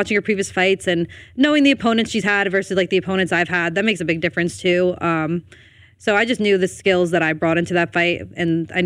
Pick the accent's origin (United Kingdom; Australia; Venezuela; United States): United States; Elmwood Park, New Jersey; I'm from Elmwood Park, New Jersey.